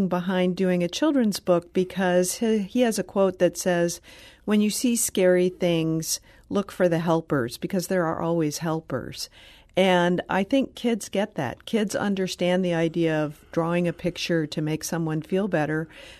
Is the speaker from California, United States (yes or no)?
no; Ferguson, Missouri, United States; I grew up in Ferguson.